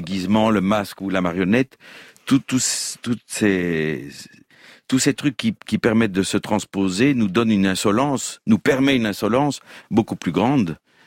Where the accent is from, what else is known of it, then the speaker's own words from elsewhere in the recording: Belgium; je suis belge d'État et de nationalité